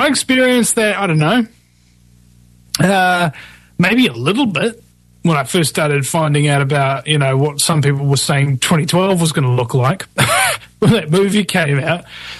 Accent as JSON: {"language": "English", "country": "New Zealand", "said": "Maybe I've got a unique perspective to a lot of people because I'm from New Zealand."}